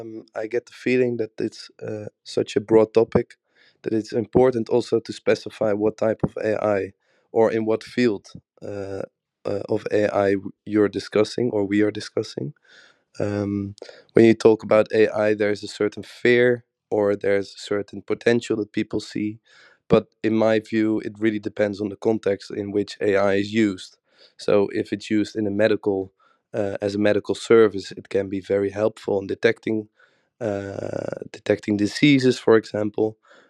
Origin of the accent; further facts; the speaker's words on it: Schiedam, South Holland, Netherlands; English is a second language; I'm from Schiedam.